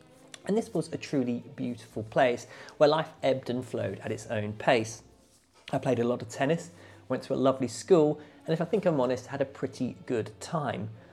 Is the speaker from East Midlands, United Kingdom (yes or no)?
no; Headcorn, South East England, United Kingdom; The village I grew up in Kent was called Headcorn.